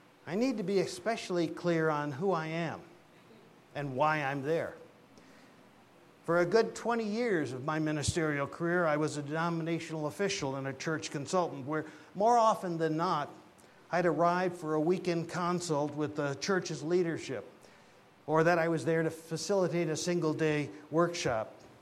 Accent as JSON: {"language": "English", "town": "Peoria", "region": "Illinois", "country": "United States", "tie": "born or raised there", "also_born_or_lived": "Oklahoma", "said": "I was born in Peoria, Illinois, spent my early childhood in Illinois and Oklahoma."}